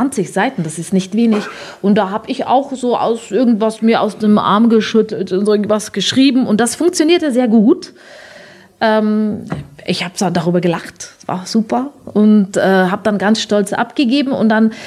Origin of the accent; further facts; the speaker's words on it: Germany; accent: German; Ich habe einen Akzent. Sie sagen, ich habe einen deutschen Akzent.